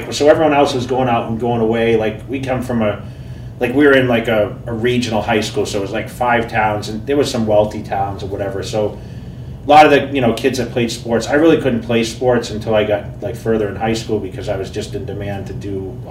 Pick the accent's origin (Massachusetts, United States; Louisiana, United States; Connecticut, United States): Massachusetts, United States; I'm from Massachusetts. I grew up in a small town there, 6,000 people. I'm the youngest of seven kids, and no one lifted weights.